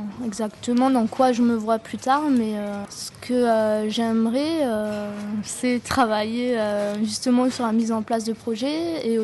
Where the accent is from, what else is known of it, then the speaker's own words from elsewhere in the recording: Grand Est, France; born there; Je suis née en Alsace d'une maman espagnole et d'un papa parisien.